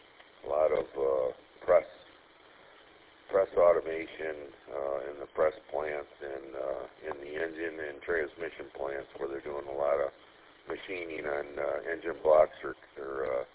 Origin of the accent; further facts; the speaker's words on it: Grand Blanc, Michigan, United States; also born or lived in Flint; Born and raised in Grand Blanc. Born in Flint, but raised in Grand Blanc all my life, so, yep, just a homegrown retiree now.